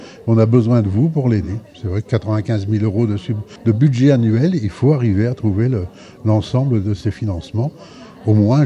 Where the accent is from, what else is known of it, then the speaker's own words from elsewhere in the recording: Hauts-de-France, France; je viens du Nord